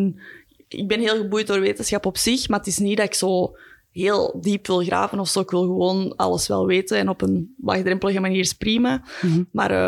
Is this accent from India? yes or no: no; Brasschaat, Flanders, Belgium; Ik kom zelf van Braschaat, dus dat was niet heel ver.